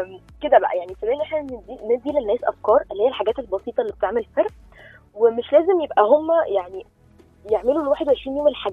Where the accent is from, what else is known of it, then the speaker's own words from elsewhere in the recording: Egypt; اكتشفنا انه احنا كمصريين اوريدي عندنا الاخلاق الكويسه اللي هي المعروفه بينا من زمان